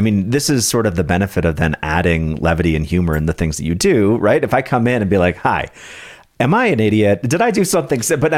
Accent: San Diego, California, United States; I grew up in San Diego.

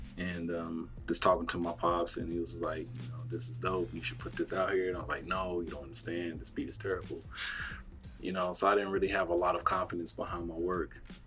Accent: Oklahoma City, Oklahoma, United States; Hey, what's going on, guys? … born and raised in Oklahoma City.

